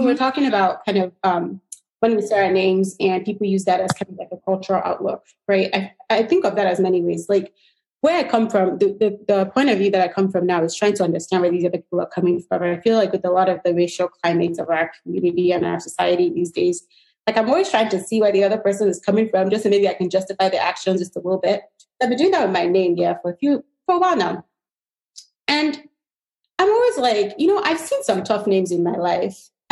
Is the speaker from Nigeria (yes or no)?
yes; Nigeria; it is not my job to train you on being Nigerian. It is not my job to culturalize you to what it's like to be Nigerian.